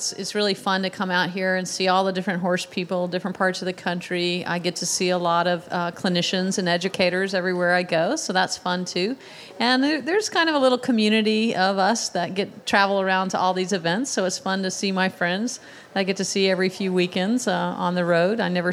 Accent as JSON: {"language": "English", "region": "Florida", "country": "United States", "tie": "born or raised there", "said": "I grew up actually here in Florida. I'm a native Floridian, and I grew up riding English on the Hunter Jumper circuit."}